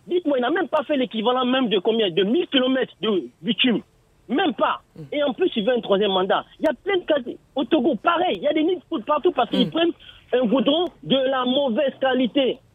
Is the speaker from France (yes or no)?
no; Guinea; also born or lived in Gabon; Je suis guinéen, mais j'ai fait le Gabon